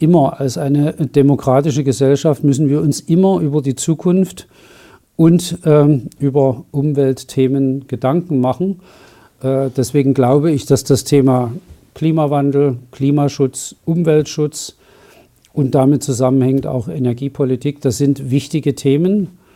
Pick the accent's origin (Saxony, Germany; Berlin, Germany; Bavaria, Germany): Saxony, Germany; Dresden; also born or lived in Saint Petersburg, Russia; Ich bin 1964 im damaligen Leningrad geboren. 1966 hatte mein Vater seine Promotion beendet und dann ist die Familie nach Dresden gezogen.